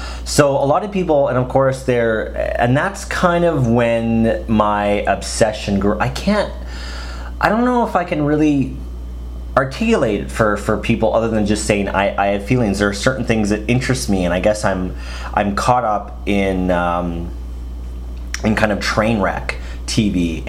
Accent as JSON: {"language": "English", "country": "Canada", "said": "And I'm a Canadian, if the few listeners that listen to this podcast don't know."}